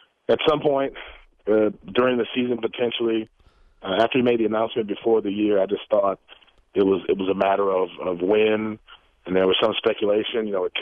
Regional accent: Wisconsin, United States; And I grew up in Wisconsin

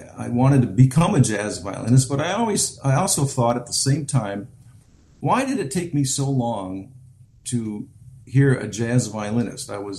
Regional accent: Rockford, Illinois, United States; every year I was in this holiday show in Rockford, my hometown holiday show

